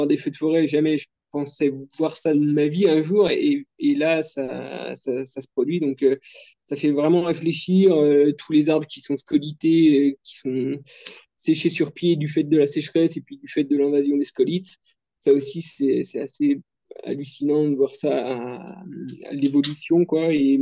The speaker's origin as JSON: {"language": "French", "region": "Bourgogne-Franche-Comté", "country": "France", "tie": "born or raised there", "said": "je suis natif du Jura, je vis ici toujours, hein, et puis sur le massif du Jura"}